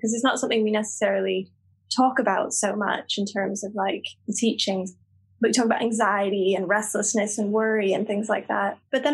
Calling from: Glasgow, Scotland, United Kingdom; So I'm calling from Glasgow, which is funny. Yeah. So Chandradas and I are sort of, we've switched. So I'm the North American in Scotland and Chandradas is the Scottish person in North America.

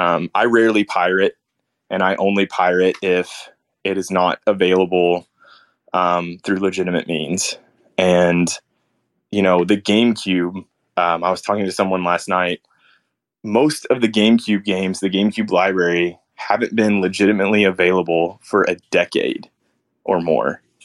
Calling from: Kentucky, United States; I'm calling from Western Kentucky.

